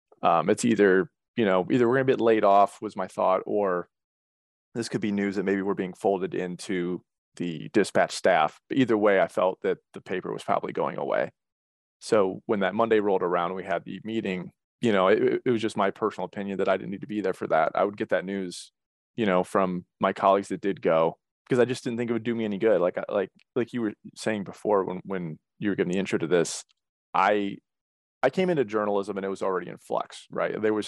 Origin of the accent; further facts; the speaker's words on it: Fairport Harbor, Ohio, United States; also born or lived in Cleveland; I'm absolutely an Ohioan born and raised. I was born in Cleveland. I grew up in Fairport Harbor, which is a small village in Lake County.